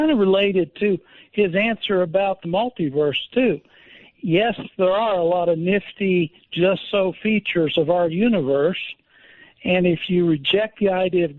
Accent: Indianapolis, Indiana, United States; I'm from Indianapolis, and I wanted to ask some kind of challenging questions.

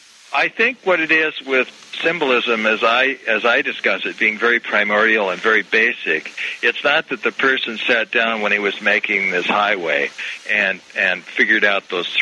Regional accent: Portland, Oregon, United States; That's my hometown.

